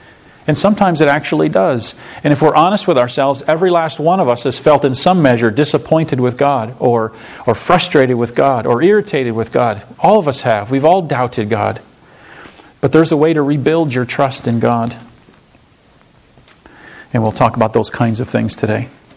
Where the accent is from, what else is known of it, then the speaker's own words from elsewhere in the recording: Alsip, Illinois, United States; Now, I grew up in Alsip, Illinois, just an hour and a half or so north of here. I grew up there my whole life. My parents still live there.